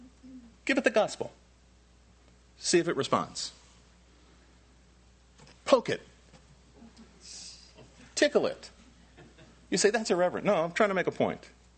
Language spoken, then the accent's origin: English; New Jersey, United States; I'm from Jersey.